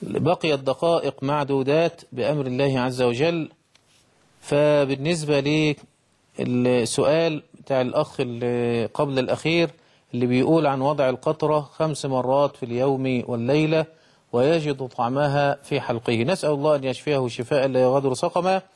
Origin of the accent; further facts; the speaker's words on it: Egypt; يعني عندنا في مصر بنعمل منه المكرونة